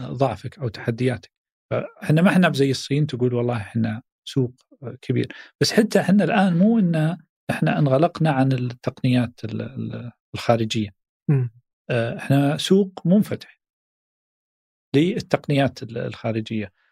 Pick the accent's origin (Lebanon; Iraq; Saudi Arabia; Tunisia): Saudi Arabia; أنا الآن سعودي